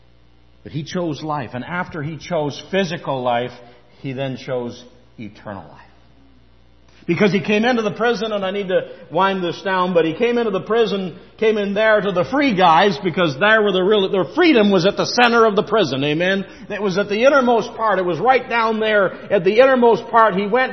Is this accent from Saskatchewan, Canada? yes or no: no; Lanark County, Ontario, Canada; I'm from Lanark County, and when Taggart Trucks, when Taggart Perkins went under, there were 5 suicides.